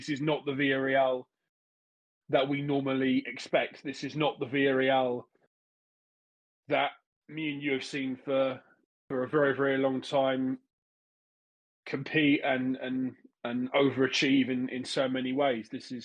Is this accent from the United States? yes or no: no; England, United Kingdom; I grew up in England